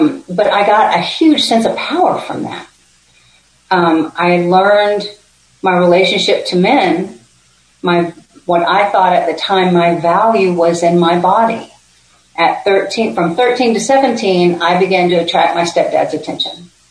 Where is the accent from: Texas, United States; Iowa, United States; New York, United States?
Texas, United States; Houston; also born or lived in Austin; So I was born in Austin, moved to Houston when everybody got remarried, and then moved back to Austin at 17 to go to school at UT.